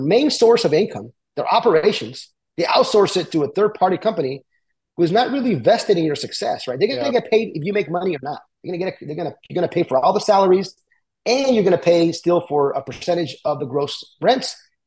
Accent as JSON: {"language": "English", "town": "El Paso", "region": "Texas", "country": "United States", "tie": "born or raised there", "first_language": "Spanish", "second_language": "English", "said": "I was born in the States, but my first language really was Spanish. And then I learned English in West Texas, El Paso."}